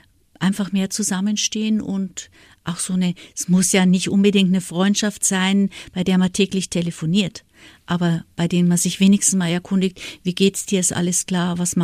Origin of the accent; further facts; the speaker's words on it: Bayreuth, Bavaria, Germany; Genau, Bayreuth